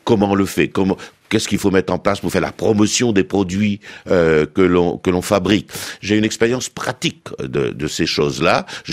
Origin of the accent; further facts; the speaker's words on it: Mauritius; J'étais ministre de l'Industrie et je reviens d'un pays où, à un moment donné, nous avons eu tellement de succès que nous avons tué les conditions du succès. Nous avons employé toute la main-d'œuvre au point que Maurice, aujourd'hui, importe de la main-d'œuvre